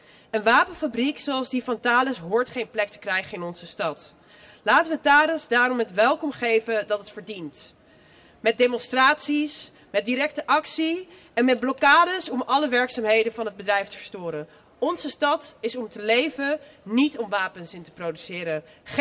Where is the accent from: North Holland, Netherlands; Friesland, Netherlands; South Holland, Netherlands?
North Holland, Netherlands; Amsterdam; van Stop Wapenhandel, maar ik ben ook geboren en getogen Amsterdammer.